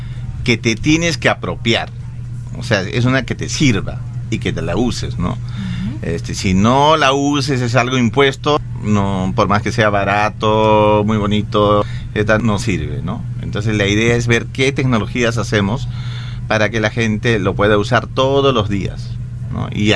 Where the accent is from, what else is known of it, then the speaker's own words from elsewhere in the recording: Cusco, Peru; now in Lima, Peru; yo como provinciano serranazo, porque soy del Cusco, vine y ascendí a la capital, ¿no? Con la idea de estudiar arte